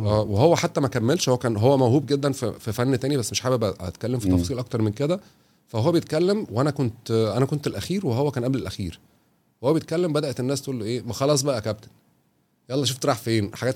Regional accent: Kafr El Sheikh, Kafr El Sheikh Governorate, Egypt; وانا عشان جاي من كفر الشيخ فانا مثلا لو انا في كفر الشيخ لسه في سن 15 او 14 سنة

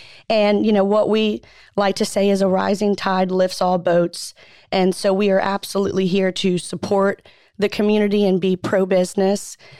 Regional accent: Louisiana, United States; moved away as an adult; I'm from Louisiana, and I actually had the opportunity to work at the Chamber of Commerce in Slidell, Louisiana. And moving to Texas

